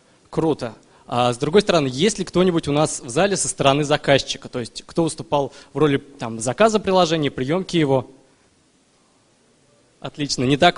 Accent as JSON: {"language": "Russian", "town": "Nizhny Novgorod", "region": "Nizhny Novgorod Oblast", "country": "Russia", "said": "все наши члены из Нижнего Новгорода, и мы в определенный момент, там, несколько лет назад, учились все в университете."}